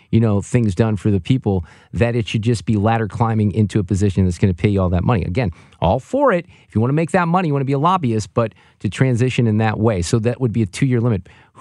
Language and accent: English; Chicago, Illinois, United States; I was a freshman from Chicago to here.